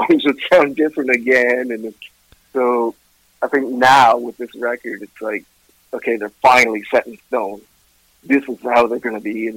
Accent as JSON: {"language": "English", "town": "Ottawa", "region": "Ontario", "country": "Canada", "tie": "born or raised there", "also_born_or_lived": "Vancouver / Kingston", "said": "I was born and raised in Ottawa. I moved around different places. I was in Vancouver for a bit, Kingston, Ontario, places like that."}